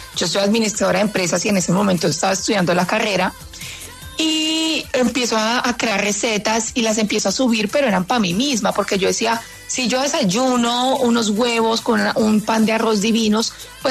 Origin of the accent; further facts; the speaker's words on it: Tolima, Colombia; porque yo soy tolimense y llevo el tamal en la sangre.